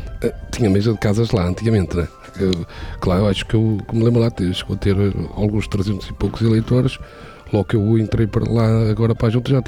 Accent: Oliveira de São Pedro, Portugal; Eu sou natural de Oliveira São Pedro, como você disse, e vivo lá.

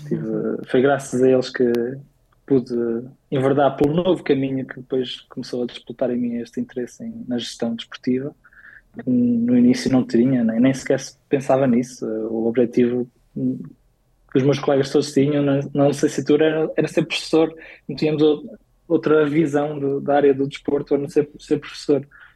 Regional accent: Arco de Baúlhe, Braga, Portugal; eu sou de uma vila, uma pequena vila de Cabeceiras de Bastos chamada Arco de Baúlho, não muito longe de Braga

